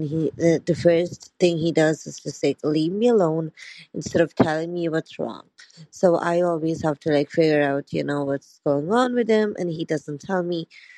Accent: India; I'm from India.

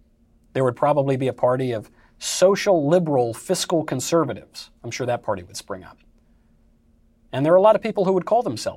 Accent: New York, United States; I like Donald Trump. I'm from New York.

